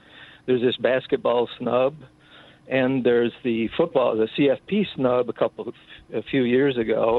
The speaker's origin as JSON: {"language": "English", "town": "Syracuse", "region": "New York", "country": "United States", "tie": "born or raised there", "said": "I've lived with it forever since I grew up in Syracuse and I went to Buffalo and all this kind of stuff."}